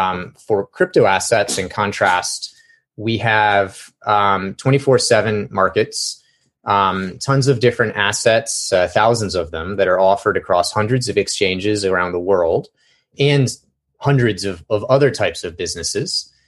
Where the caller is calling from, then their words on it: DC metro area, United States; So I'm calling you from the DC metro area, and thanks for having me.